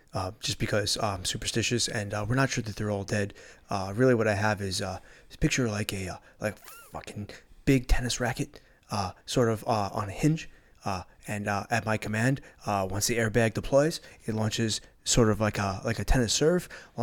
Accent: Springfield, Massachusetts, United States; now in Boston, United States; I'm from a suburb. I'm from Springfield.

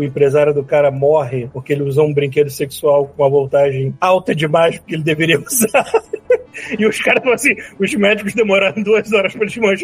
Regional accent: Rio de Janeiro, Brazil; Eu venho do Rio de Janeiro

